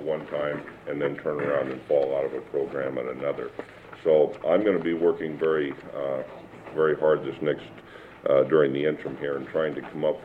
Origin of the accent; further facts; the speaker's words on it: Tok, Alaska, United States; from the Tok area.